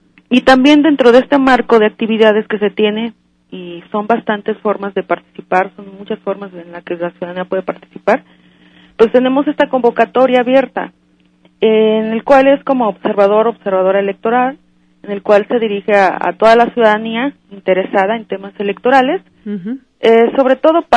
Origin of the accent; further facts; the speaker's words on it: Mexico; como ciudadanos que somos mexicanos